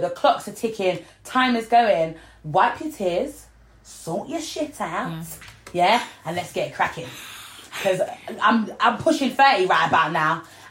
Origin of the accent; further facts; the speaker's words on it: Yorkshire and the Humber, United Kingdom; I was brought up in North Lincolnshire, teeny tiny little village next to Grimsby, right?